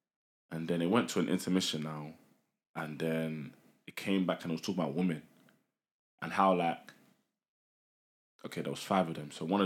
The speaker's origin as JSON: {"language": "English", "region": "London", "country": "United Kingdom", "tie": "born or raised there", "said": "you can relate to it so much growing up in London."}